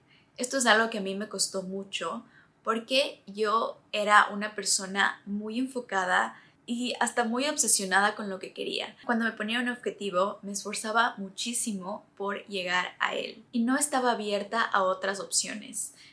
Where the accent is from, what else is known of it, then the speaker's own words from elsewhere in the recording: Ecuador; now in Dubai, United Arab Emirates; venir a Dubái, cómo manifesté vivir en esta ciudad increíble viniendo de América Latina. Como saben, yo soy de Ecuador.